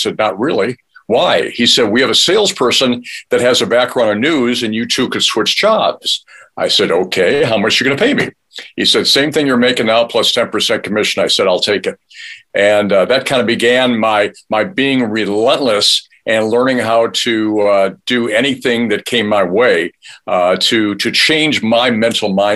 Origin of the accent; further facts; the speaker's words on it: Midwest, United States; Now, I was from the Midwest, but this is about 600 miles away from home.